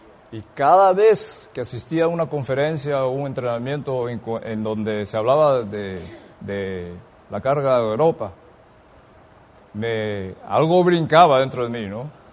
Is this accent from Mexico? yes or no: no; Peru; also born or lived in Taiwan; Nací en Taiwán. Pero me crié en Perú. Y es por eso que hablo español.